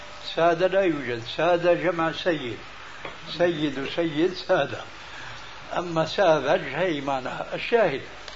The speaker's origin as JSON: {"language": "Arabic", "country": "Syria", "said": "أول ما شاهدناه عندنا في سوريا"}